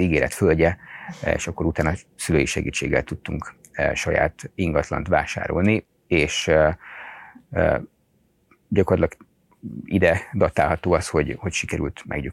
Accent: Budapest, Hungary; mert hogy Budapesten nőttem föl, nem volt semmilyen gyakorlati tapasztalatom

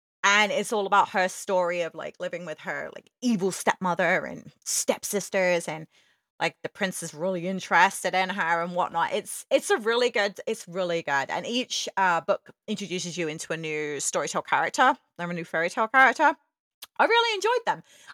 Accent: England, United Kingdom; because being English, like, we talk really fast.

